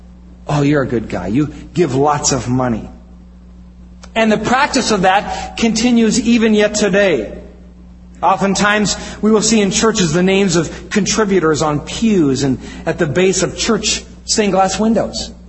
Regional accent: Iowa, United States; I'm from Iowa, so I know.

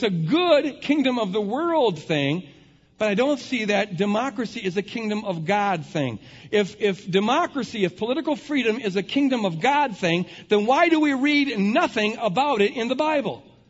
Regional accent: United States; The first one is that I, as an American, believe that America does stand for freedom.

